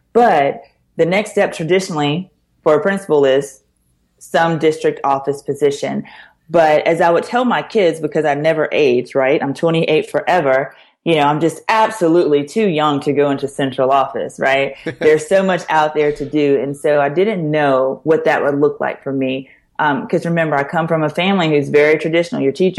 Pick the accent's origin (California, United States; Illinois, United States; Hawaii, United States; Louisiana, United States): Louisiana, United States; You know, I am from Louisiana.